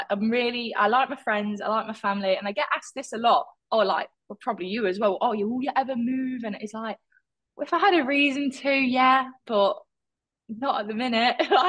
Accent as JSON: {"language": "English", "town": "Leicester", "region": "East Midlands", "country": "United Kingdom", "said": "I'm from Leicester, so I'm like right in the middle."}